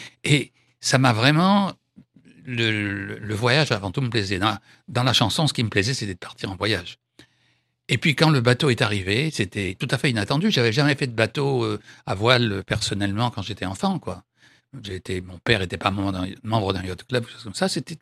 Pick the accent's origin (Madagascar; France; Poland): Madagascar; born there; also born or lived in Saint-Pierre-et-Miquelon; Je suis né dans une île, d'un père né dans une île. Je suis né à Madagascar, d'un père corse. J'ai vécu enfant à Saint-Pierre-et-Miquelon.